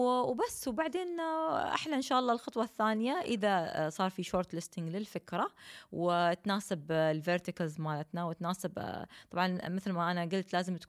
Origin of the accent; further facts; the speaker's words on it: United Arab Emirates; أولا جدا محظوظة أني أنا إماراتية وأني انولدت بالإمارات